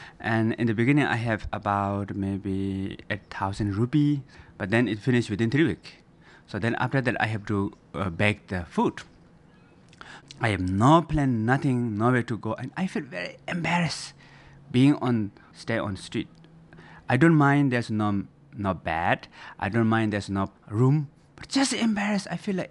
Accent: Nepal; born there; English is a second language; I was born in Nepal, right in the middle of the Himalaya mountains, very nice environment

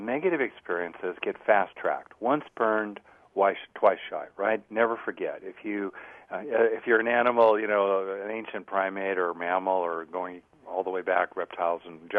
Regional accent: California, United States; You know, I'm from California, basically, mo beta.

